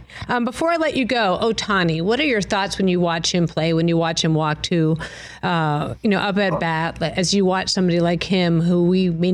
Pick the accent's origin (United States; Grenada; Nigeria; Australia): United States; New England; Again, I'm from New England.